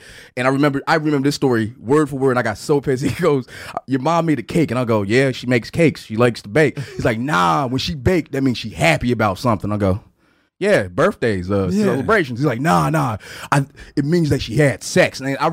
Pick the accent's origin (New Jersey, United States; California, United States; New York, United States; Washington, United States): New Jersey, United States; So I'm from Jersey. And I don't know if anybody noticed or not. If you ever make a child, do not do it in Jersey.